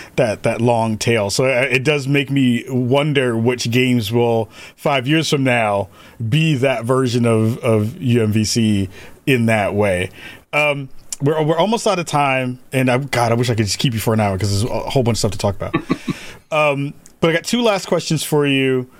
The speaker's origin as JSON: {"language": "English", "region": "New York", "country": "United States", "said": "people give me a crap because I'm from New York and I rock my favorite Combo Breaker jacket"}